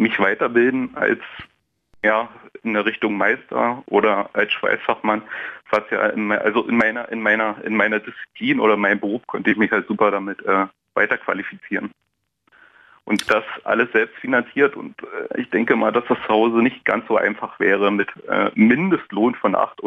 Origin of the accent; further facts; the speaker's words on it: Germany; moved away as an adult; weil ich bin ja in Deutschland geboren und habe da bis zu meinem 20. Lebensjahr ich bin komplett Deutscher.